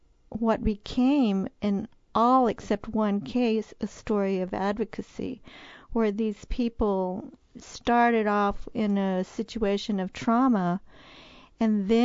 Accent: Missouri, United States; I mean, I'm from Missouri, so I'm thinking, oh, my God, I can't believe I'm spending money for this stuff.

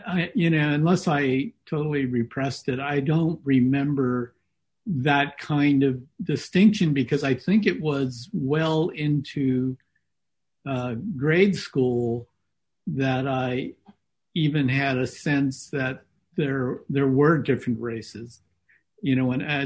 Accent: Monterey, California, United States; also born or lived in Chicago; they were both born in Monterey, which is primarily where I grew up. Even though I was born in Chicago, we moved back here when I was five.

